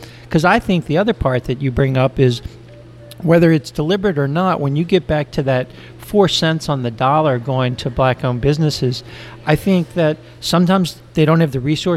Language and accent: English; Gentilly, Louisiana, United States; I grew up in Gentilly, very racially diverse area. I grew up, I'd say middle class kid, white kid, went to a school that was extremely diverse.